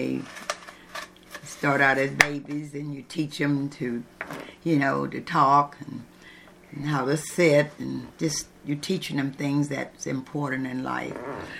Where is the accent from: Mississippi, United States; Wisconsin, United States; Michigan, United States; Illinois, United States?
Mississippi, United States; Jonestown; also born or lived in Minnesota, Mississippi; I was born in Jonestown, Mississippi, but I was kind of raised in Minnesota, Mississippi by my dad and my Aunt Susie. I was like 6 or 7 years old when I was there. But I remember Jonestown more because that's most where I was raised up at, in Jonestown, Mississippi.